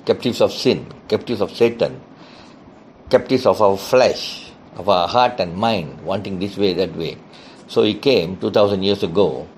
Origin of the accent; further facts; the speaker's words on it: Malaysia; Today, I'm in Malaysia and I'm Malaysian, and therefore we have what we call Independence Day